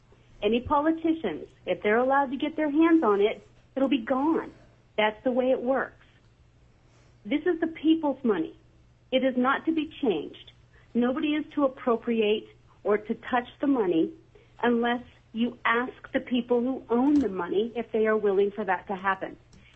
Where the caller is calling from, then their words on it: Chugiak, Alaska, United States; I'm calling from Chugiak, Alaska, and I support SJR 5.